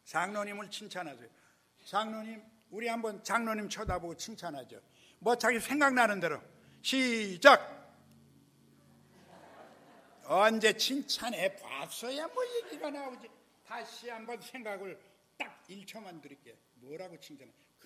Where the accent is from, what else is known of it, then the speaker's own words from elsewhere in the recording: South Korea; 여기 한국 사람이지만 다 나도 한국 사람